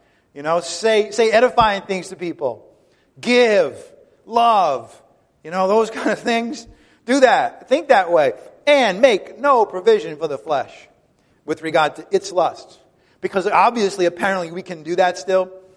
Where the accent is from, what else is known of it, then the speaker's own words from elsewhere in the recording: Ireland; and I'm Irish, so maybe this is not an unreasonable thing to say